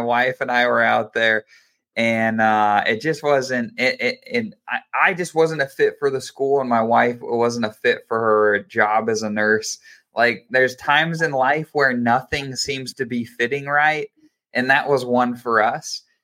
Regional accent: Utah, United States; So I'm from Utah, and that's kind of the next leg of my story.

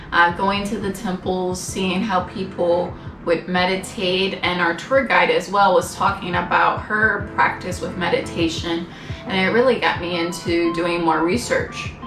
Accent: Nashville, Tennessee, United States; So we're from Nashville, Tennessee, also known as Music City, USA. We both worked in clinical trials in Nashville for many, many years.

